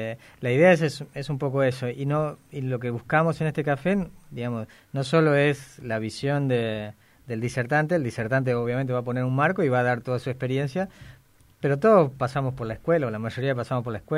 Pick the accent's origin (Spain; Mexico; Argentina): Argentina; somos argentinos